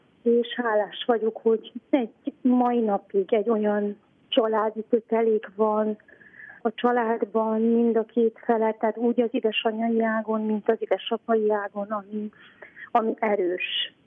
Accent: Sânzieni, Covasna, Romania; also born or lived in Târgu Secuiesc; Én Felsőháromszékről, Kézi Szentlélekről származom, ott születtem Kézivásárhelyen, és a gyermekkoromat Kézi Szentléleken töltöttem. Kézivásárhely melletti eléggé nagy község, a Perkőhegy lábánál

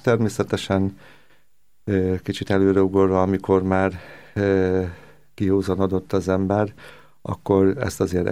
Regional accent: Jász-Nagykun-Szolnok, Hungary; now in Budapest, Hungary; alkoholista, 54 éves. Én egy jászsági kisfaluból származom, a gimnáziumot már itt Budapesten végeztem, az egyetemre is itt Budapesten jártam.

